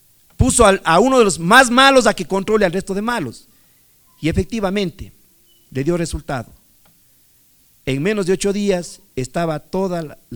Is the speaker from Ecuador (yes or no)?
yes; Chimborazo, Ecuador; Hace años, allá en la provincia de Chimborazo, de donde vengo, conversaba mi papá